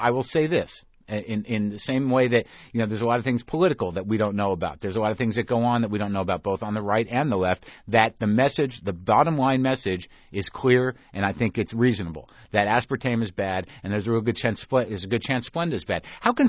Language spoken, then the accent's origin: English; Southwest, United States; I grew up in the Southwest.